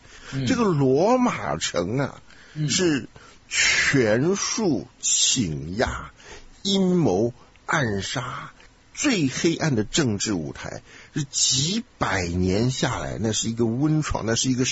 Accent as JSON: {"language": "Chinese", "country": "China", "said": "我们中国人就想不通了"}